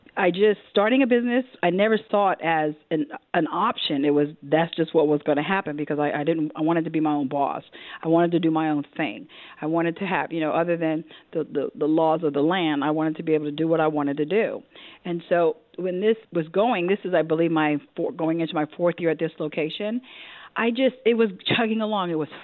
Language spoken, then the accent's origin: English; New York City, New York, United States; I'm 58 years old. I'm from New York City, from the small island with more than 11 million people.